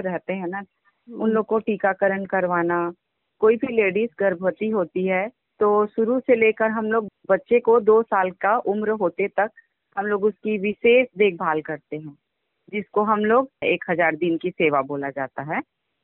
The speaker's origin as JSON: {"language": "Hindi", "town": "Korba", "region": "Chhattisgarh", "country": "India", "said": "और मैं कोरबा छत्तीसगढ़ से हूँ"}